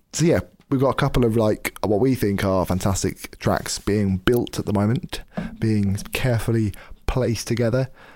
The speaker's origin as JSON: {"language": "English", "country": "United Kingdom", "said": "We're British, aren't we?"}